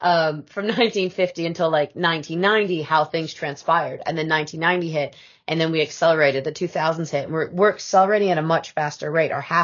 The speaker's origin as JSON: {"language": "English", "country": "United States", "tie": "born there", "said": "So being an American by birth"}